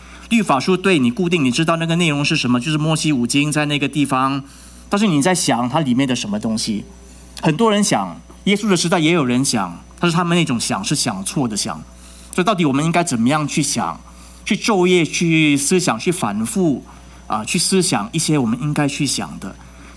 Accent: Singapore; now in Dallas, United States; 所以我是新加坡人啊。

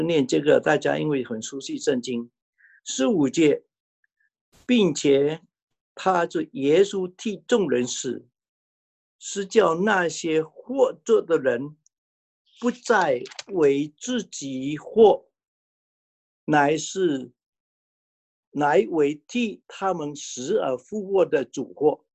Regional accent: Fuzhou, Fujian, China; 他一知道我是福州人，

